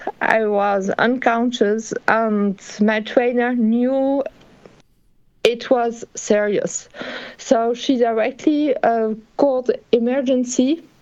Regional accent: Geneva, Switzerland; I'm 32 years old and I live in Geneva. So I was born here in Geneva. I grew up here.

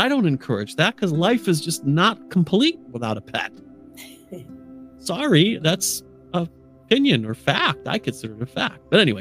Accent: United States; now in United Kingdom; I grew up in America, even though I live in the UK and I'm French. I grew up there.

